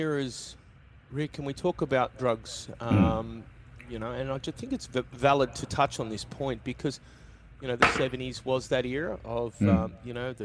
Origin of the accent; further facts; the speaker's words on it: Manly, New South Wales, Australia; I was born in Manly